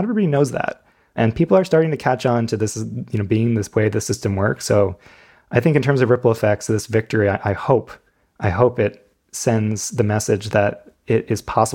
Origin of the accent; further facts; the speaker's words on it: New York, United States; Yeah, I'm from right near New York City